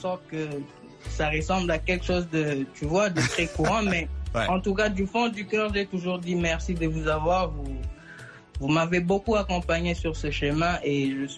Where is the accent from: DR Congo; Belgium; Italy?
DR Congo; North Kivu; Vous savez, chez nous au Nord Kivu, c'est quand même pas bien de le dire ainsi, mais c'est une vérité.